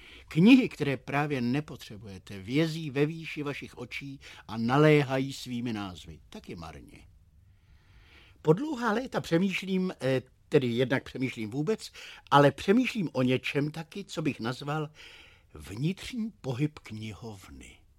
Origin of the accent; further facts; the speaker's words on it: Plzeň, Plzeň Region, Czechia; na lavičce před knihovnou mého rodného města, tedy v Plzni.